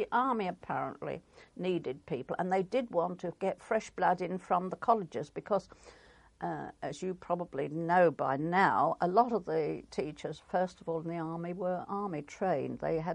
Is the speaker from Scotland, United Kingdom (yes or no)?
no; Bromley, London, United Kingdom; In Bromley in Kent. Although I was born in London, but we'd gone to London when I was about 11, and I was attending this little church school